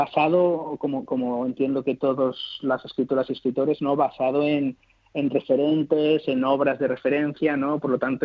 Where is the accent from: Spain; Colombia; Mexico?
Spain; Cantabria; muchos recuerdos, muchas vivencias de mi infancia y mi adolescencia en Cantabria